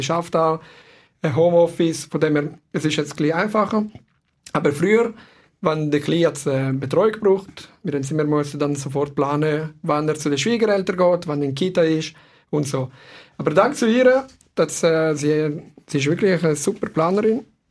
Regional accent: Ticino, Switzerland; Und vielleicht gehört ja vom Dialekt. Ich bin nicht gebürtiger Deutschschweizer, sondern Ticino. Genau. Und wohne jetzt da seit 10 Jahren in der Deutschschweiz

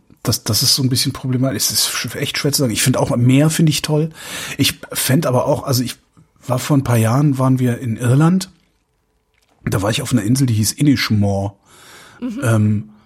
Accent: Cologne, North Rhine-Westphalia, Germany; now in Berlin, Germany; Weil es halt auch meine Heimatstadt ist. Aber dann denke ich halt auch wieder, naja, wenn ich schon in einer Großstadt wohne, dann kann ich auch in Berlin wohnen bleiben.

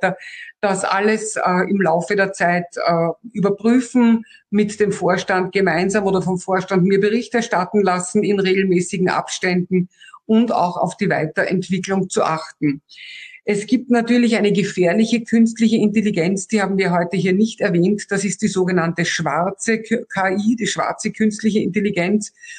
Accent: Austria; now in Germany; Ich als Österreicherin

